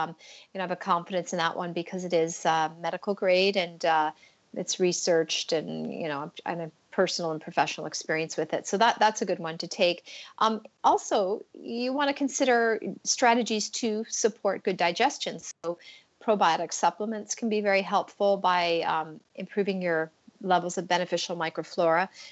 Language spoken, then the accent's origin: English; Canada; I'm Canadian, and so I'm like, this is very interesting to me.